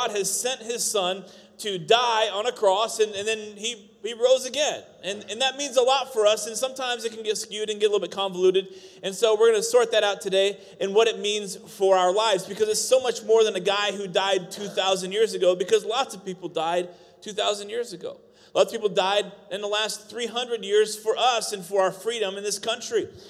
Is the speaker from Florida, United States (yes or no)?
no; Iowa, United States; we grew up in Iowa and there was like mosquitoes the size of horses